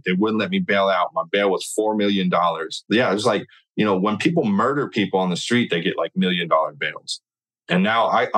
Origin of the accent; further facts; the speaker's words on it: California, United States; Plus, like, I'm from California. Like, we don't do that.